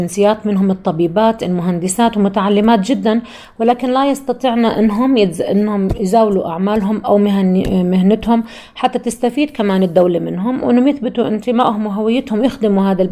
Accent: Jordan; أمي وأبوي مولودين طبعاً في في في الأردن وفي السلط تحديداً، ويعني ما بعتبر نفسي غير إني أنا أردنية فقط، أنا بس أردنية

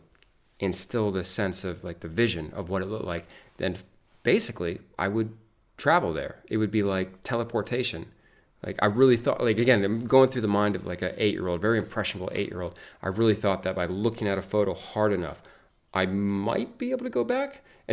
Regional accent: United States; So, I grew up in the States, but my mom's family is all from Yorkshire.

